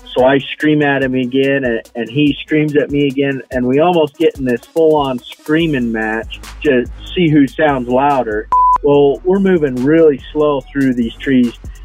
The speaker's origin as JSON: {"language": "English", "town": "Delta", "region": "Utah", "country": "United States", "tie": "born or raised there", "said": "I grew up in Delta, Utah, kind of a central town, small rural community. Grew up hunting."}